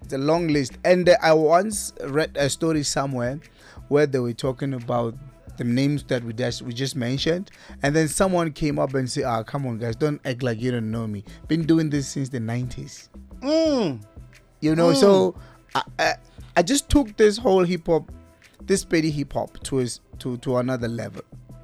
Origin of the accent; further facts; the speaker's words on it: Rapahla, Limpopo, South Africa; I'm from and I was born in Limpopo province, Kukune district, Rapahla village, Makunutamara municipality, Rapahla, next to the mountains there, next to a school called Mandla High School. There was nothing special about the village.